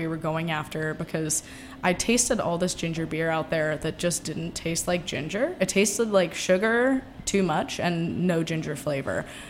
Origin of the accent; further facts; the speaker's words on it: Philadelphia, Pennsylvania, United States; Yeah, I'm originally from Philadelphia. And my mom was a caterer there